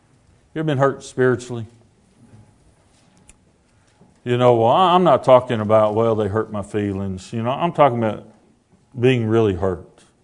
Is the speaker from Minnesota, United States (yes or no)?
no; Kansas City, Missouri, United States; born there; I was born in Kansas City, so I feel like I'm a little bit at home. Amen. St. Luke's Hospital.